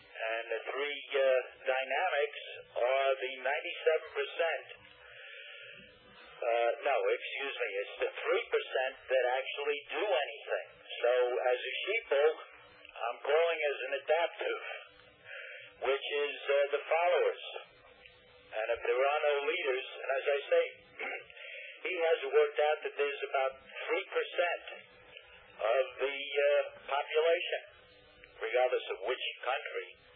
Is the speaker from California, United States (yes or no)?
no; New York, United States; now in Florida, United States; from Long Island, calling from Florida.